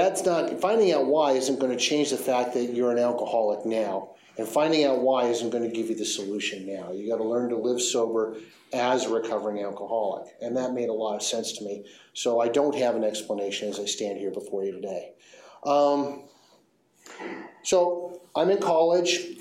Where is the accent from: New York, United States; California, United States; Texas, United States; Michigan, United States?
California, United States; San Leandro; I grew up in San Leandro, California, just right over there, with an intact family